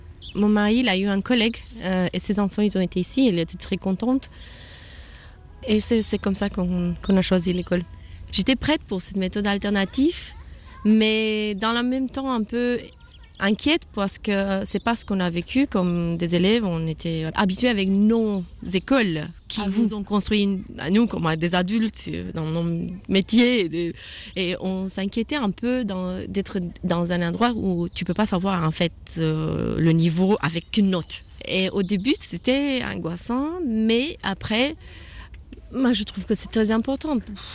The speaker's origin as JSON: {"language": "French", "country": "Romania", "moved": "as an adult", "lives_now": "France", "said": "Nous sommes expatriés. Je suis roumain. Depuis 5 ans et demi, nous sommes ici en France."}